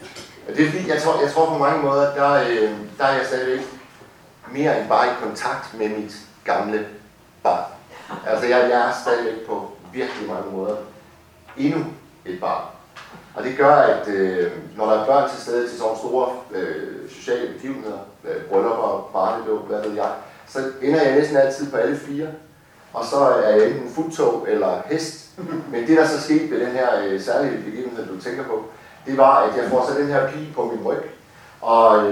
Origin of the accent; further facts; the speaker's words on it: Hirtshals, North Denmark Region, Denmark; det er jo det fine ved Hirtshals, hvor jeg kommer fra